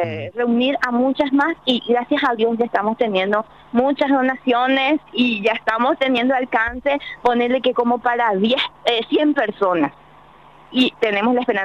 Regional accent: Capiatá, Central, Paraguay; Empezamos de Capiatá porque somos de Capiatá.

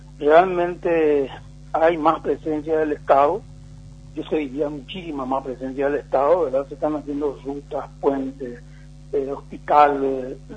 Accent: Paraguay; como todo paraguayo de bien y como toda persona humana

